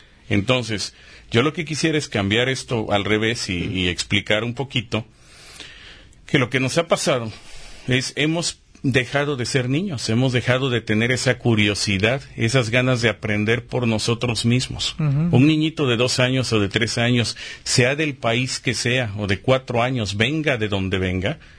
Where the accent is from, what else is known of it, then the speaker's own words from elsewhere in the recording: Mexico; Lo que ha pasado es que como cultura mexicana nos gusta seguir.